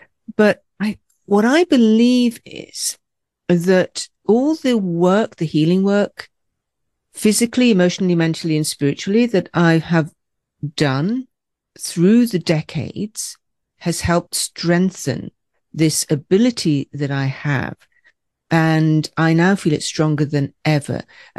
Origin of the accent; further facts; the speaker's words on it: Scotland, United Kingdom; And as a Scot, I'm always aware of, the trauma that's in our DNA